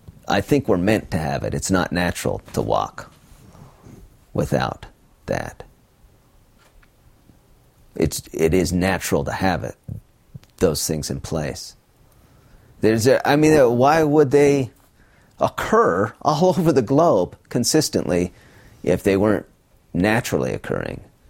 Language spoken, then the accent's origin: English; Utah, United States; And I say, I'm from Utah, where the streets are Mormon, very north, south, east, west.